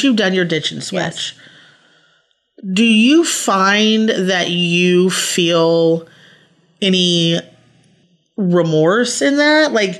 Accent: Midwest, United States; Or if you live in an environment like myself, where I come from. I mean, I come from the Midwest.

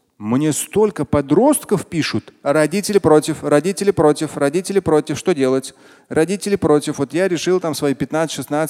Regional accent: Russia; я как говорю просто вот как россиянин и как мусульманин

